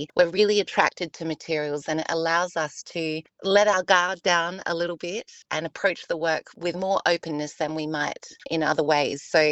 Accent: Mount Gambier, South Australia, Australia; Mount Gambier, which is my hometown.

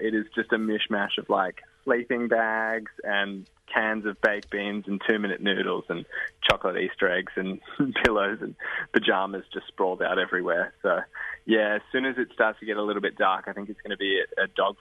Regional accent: Sydney, New South Wales, Australia; So I'm from Sydney, yeah.

